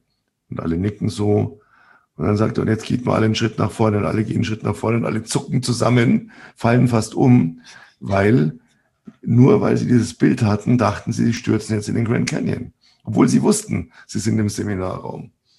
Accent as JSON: {"language": "German", "region": "Bavaria", "country": "Germany", "said": "ich bin aus Süddeutschland, aus Bayern, wir kennen sowas nicht."}